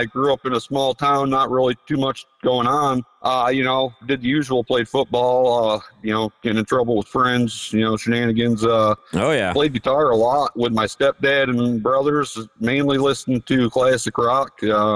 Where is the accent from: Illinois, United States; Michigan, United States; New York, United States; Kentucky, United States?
Michigan, United States; I like people in my home state to know that we're representing Michigan